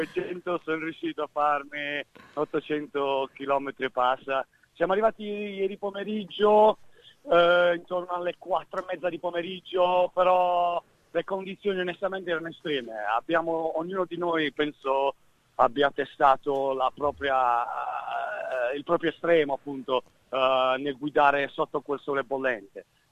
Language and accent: Italian; Apulia, Italy; E mi sembrava, io sono pugliese, mi sembrava di andare sul Gargano.